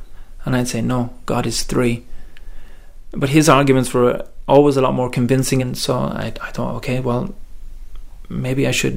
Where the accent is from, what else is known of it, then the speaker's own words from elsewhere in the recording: Coventry, West Midlands, United Kingdom; in Islam. I'm a Gori resident. I was born in Coventry, England, and but my parents are Irish. My grandparents are Irish, so my history is Irish, and I was brought up here.